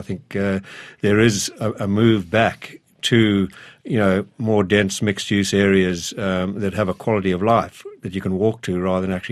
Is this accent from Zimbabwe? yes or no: yes; Zimbabwe; I grew up in Zimbabwe.